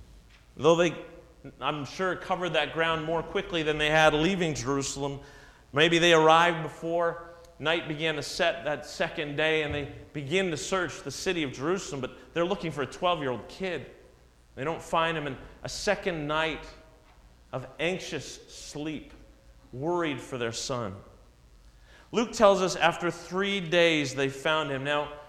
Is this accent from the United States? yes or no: no; Ontario, Canada; I grew up in Southern Ontario, and every few years we would get in the car and we would drive across the country to BC where my grandparents lived and relatives.